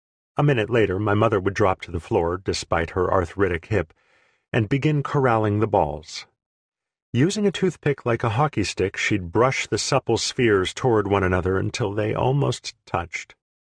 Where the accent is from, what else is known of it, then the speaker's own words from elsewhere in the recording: Great Plains, United States; I'm from the Great Plains and had learned in history class that Lewis and Clark had trekked through South Dakota